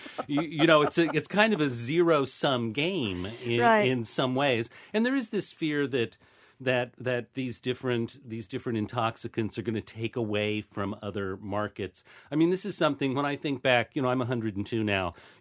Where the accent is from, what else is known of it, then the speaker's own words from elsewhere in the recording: Ohio, United States; And, you know, I'm from Ohio. I have a relentlessly, irrationally positive mental attitude about everything.